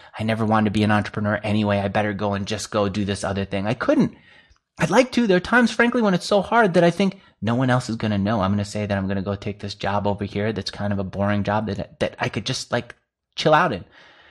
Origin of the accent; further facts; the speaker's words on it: New York, United States; If anything, growing up in New York, you're really surrounded by the very liberal agenda, which is business is bad.